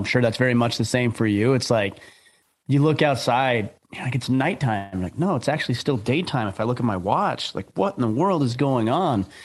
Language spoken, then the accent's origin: English; Yorba Linda, California, United States; also born or lived in Anaheim; I grew up in Southern California too.